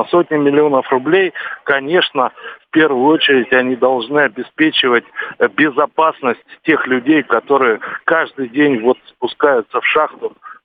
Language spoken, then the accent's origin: Russian; Novosibirsk, Novosibirsk Oblast, Russia; Кемеровская область, ну, входит в мой округ просто, я сам из Новосибирска.